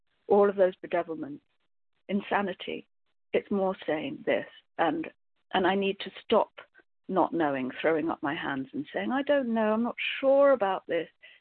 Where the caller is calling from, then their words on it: Scotland, United Kingdom; I'm a recovered compulsive overeater in Scotland.